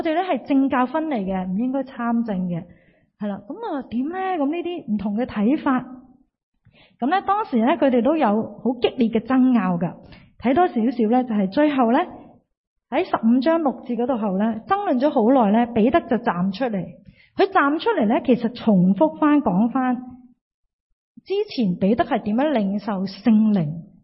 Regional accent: China; 咁我哋中国人会食猪红啦，会食鸭血

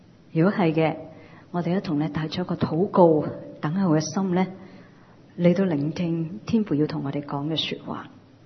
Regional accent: Hong Kong; 我都是香港人来的，不过我们多了一个身份，我哋系香港里面嘅基督徒

